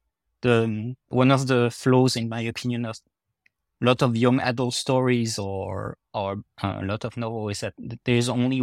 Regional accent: France; accent: French; English is a second language; just talking slowly, trying to hypnotize them with my French accent.

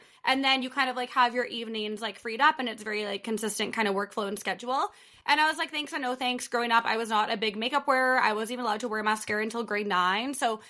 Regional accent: Edmonton, Alberta, Canada; So I'm from Edmonton, Alberta, Canada.

